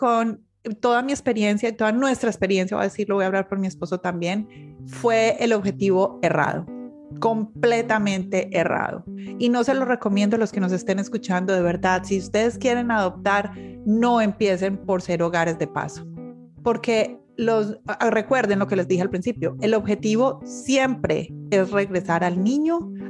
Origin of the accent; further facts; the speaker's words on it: Colombia; now in Florida, United States; Nosotros somos colombianos, vivimos en el estado de la Florida, en los Estados Unidos.